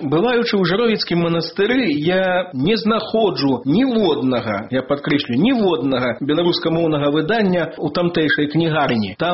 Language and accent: Belarusian; Dziarečyn, Grodno Region, Belarus; ў маім родным мястэчку Дзярэчын на Зэльвіншчыне